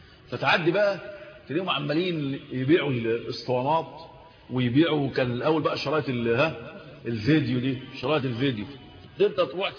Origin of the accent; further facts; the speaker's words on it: Egypt; في الدلتا عندنا في مصر